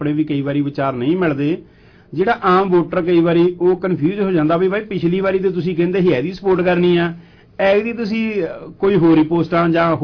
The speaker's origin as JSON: {"language": "Punjabi", "region": "Punjab", "country": "India", "moved": "yes", "lives_now": "Canada", "said": "ਅਸੀਂ ਪੰਜਾਬ ਤੋਂ ਏਡੀ ਦੂਰ ਆ ਕੇ ਇੱਥੇ ਅਸੀਂ ਵੀ ਨੌਕਰੀ ਕਰਨ ਡਏ ਹਾਂ"}